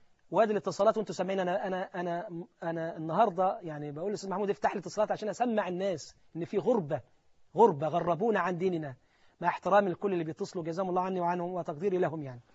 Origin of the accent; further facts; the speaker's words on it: Palestine; احبك في الله، انا فلسطيني